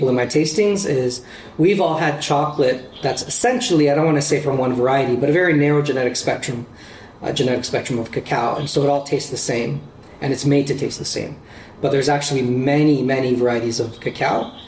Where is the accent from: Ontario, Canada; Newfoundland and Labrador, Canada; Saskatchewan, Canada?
Ontario, Canada; Toronto; now in Vancouver, Canada; I'm originally from the GTA, Greater Toronto Area.